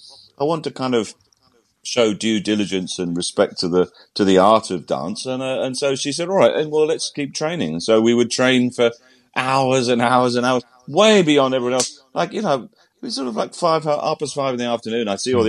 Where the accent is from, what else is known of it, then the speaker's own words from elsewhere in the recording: Keynsham, South West England, United Kingdom; there was actually a dance school across the road from where I grew up in the West Country, in a little town called Keynsham.